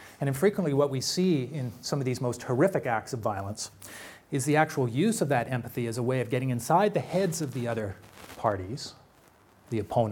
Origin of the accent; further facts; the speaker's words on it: Canada; being a Canadian, this is why I'm glad we have gun control.